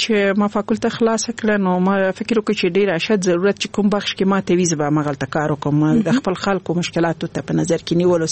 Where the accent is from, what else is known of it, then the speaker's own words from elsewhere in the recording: Laghman, Afghanistan; also born or lived in Nangarhar; زه خپل د لغمان ولایت يم او زما مور غوښتل چې زه باید خځه کې درس وایم، نو ځکه هغه په لغمان کې وځي ماما کور کې په ننګرهار کې پریخوم